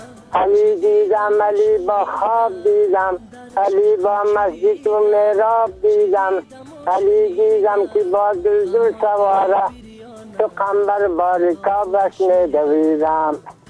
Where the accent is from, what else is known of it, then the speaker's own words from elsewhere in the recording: Dasht-e Safid, Bamyan, Afghanistan; قریه ما دشت سفید، ولسوالی ما کامل، ولایت ما بامیان. یعنی خودم … در سنجی 83 ساله